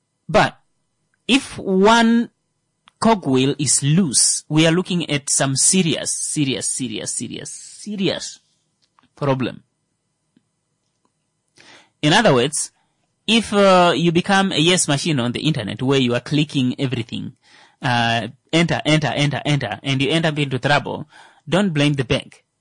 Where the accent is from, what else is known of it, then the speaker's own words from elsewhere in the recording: Kavango, Namibia; maybe because, I'm from Kavango and all